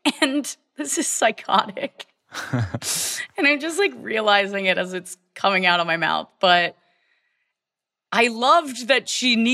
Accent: Virginia, United States; I did. I grew up in Virginia. Yeah.

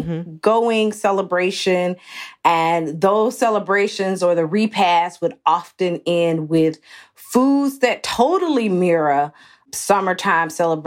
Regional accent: Athens, Georgia, United States; I grew up in Athens, Georgia, which is about 60 miles north of Atlanta.

